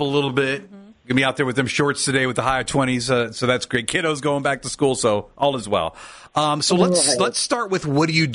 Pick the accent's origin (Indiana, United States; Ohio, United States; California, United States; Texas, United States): Ohio, United States; Akron; It was snowing a lot. I'm from Akron, and my car got stuck.